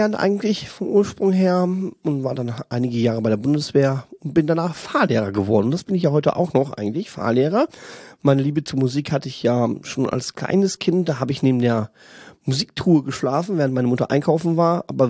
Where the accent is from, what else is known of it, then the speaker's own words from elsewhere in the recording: Kamp-Lintfort, North Rhine-Westphalia, Germany; born there; bin geboren im Ruhrgebiet, in der schönen Stadt Kamp-Lintfort. Ich komme aus einer richtigen Bergarbeiterfamilie.